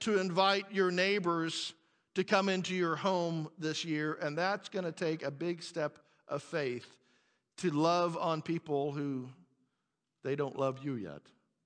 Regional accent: Missouri, United States; Now, I'm a hillbilly from Missouri, and when I grew up, there wasn't a whole lot of oceans really near my hillbilly country.

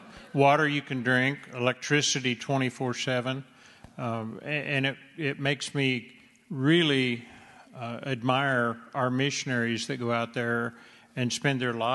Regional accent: Midwest, United States; I grew up in the Midwest. I spent my whole life in the Midwest. I had never been in a third world country.

